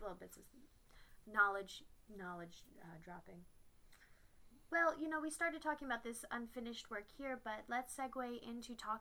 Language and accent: English; Syracuse, New York, United States; No, I'm not. I did my undergraduate. I grew up in Syracuse, New York.